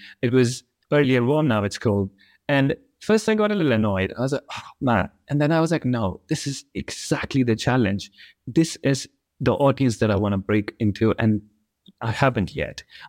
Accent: Jammu and Kashmir, India; Jammu and Kashmir, where I'm from, and specifically in the rural areas, because my hometown is nested on just on the border of India-Pakistan, quite sensitive and turbulent area because of the militarization in the area.

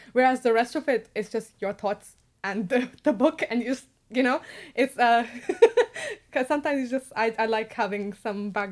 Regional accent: Pakistan; moved away as an adult; now in United Kingdom; I grew up in Pakistan. I moved to the UK when I was 18

